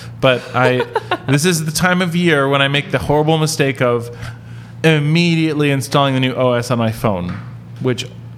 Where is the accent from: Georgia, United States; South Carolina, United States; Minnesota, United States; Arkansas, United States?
Minnesota, United States; It's like how I knew Wisconsin growing up in Minnesota.